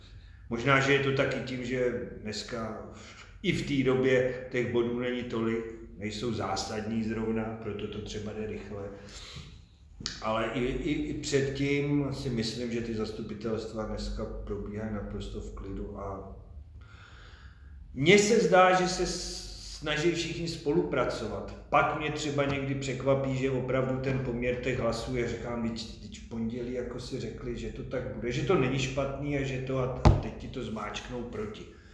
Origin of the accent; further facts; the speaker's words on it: Roudnice nad Labem, Ústí nad Labem Region, Czechia; Takže si myslím, že to jako hrdost roubničáků, že jsem já z Roubnice, pomalu vymizí.